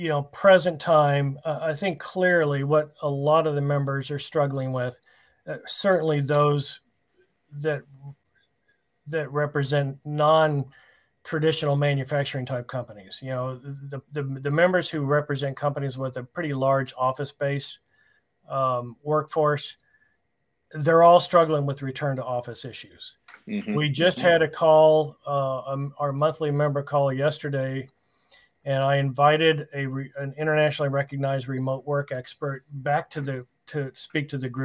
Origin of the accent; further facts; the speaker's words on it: St. Louis, Missouri, United States; Met my wife there, and you know, the Carolinas have been my home ever since. I'm originally from St. Louis area.